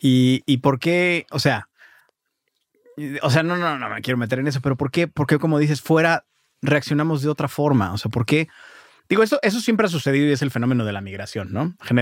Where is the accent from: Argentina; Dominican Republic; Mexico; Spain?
Mexico; quiero que los extranjeros se lleven la mejor imagen de lo que somos los mexicanos.